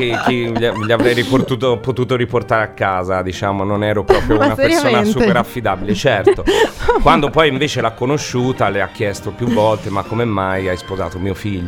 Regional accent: Prato, Tuscany, Italy; Io sono toscano di Prato, okay. Però mio papà è inglese del nord

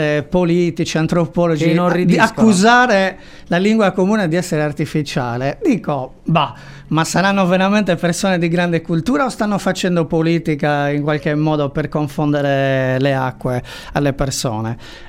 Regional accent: Laconi, Sardinia, Italy; moved away as an adult; now in Cagliari, Italy; io vengo da una famiglia dove comunque il sardo veniva parlato a Lacconi, diciamo, sono di Lacconi. Anche se sono a Cagliari ormai da tantissimo tempo

